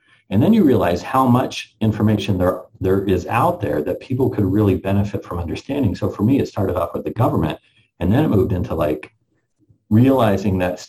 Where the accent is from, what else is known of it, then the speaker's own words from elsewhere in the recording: Utah, United States; I grew up in Utah. So it was that's a state that's very divided by religion, by predominant religion.